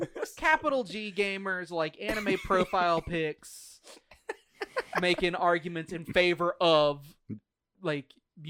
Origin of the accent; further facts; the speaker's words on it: United States; Trust me. I'm from America.